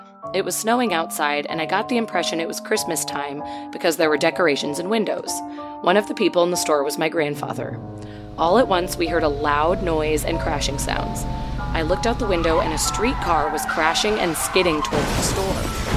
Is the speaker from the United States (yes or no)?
no; Canada; I'm Canadian